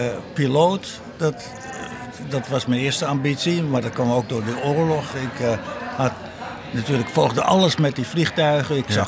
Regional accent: Amsterdam, North Holland, Netherlands; accent: Amsterdam dialect; Ik sprak bijvoorbeeld plat Amsterdams. En ja, dat is natuurlijk logisch als je zo opgroeit.

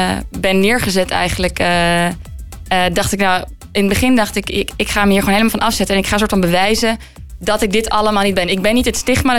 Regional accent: Amsterdam, North Holland, Netherlands; Dus ik zei ook altijd, ja, ik kom uit Amsterdam.

